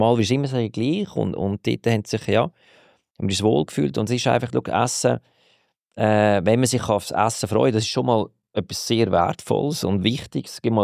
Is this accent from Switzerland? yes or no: yes; Switzerland; wir Schweizer sind da relativ flexibel und einfach im Handling.